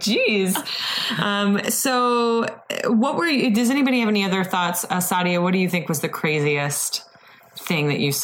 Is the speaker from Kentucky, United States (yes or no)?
no; Ohio, United States; And a lot of people in Ohio are very divided. I'm from Ohio